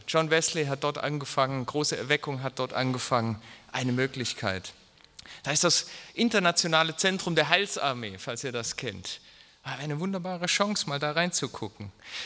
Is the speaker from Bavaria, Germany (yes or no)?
no; Cologne, North Rhine-Westphalia, Germany; Köln, wo ich herkomme, ist 1 Million.